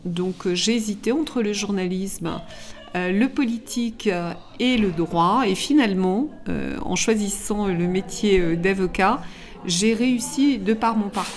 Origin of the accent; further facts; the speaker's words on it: Grenoble, Auvergne-Rhône-Alpes, France; now in Paris, France; J'ai grandi à Grenoble, j'ai fait toutes mes études de droit à Grenoble et je suis, comme on dit, montée à Paris.